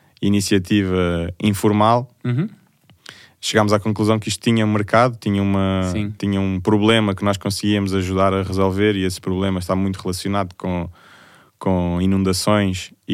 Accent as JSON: {"language": "Portuguese", "region": "Lisbon", "country": "Portugal", "said": "Bom, eu sou de Lisboa, tenho 32 anos."}